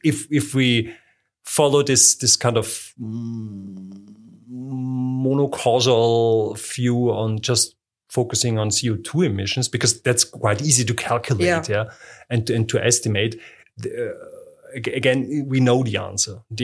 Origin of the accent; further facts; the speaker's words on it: Austria; growing up in Austria, I grew up by being served Hirn mit Ei and this kind of stuff.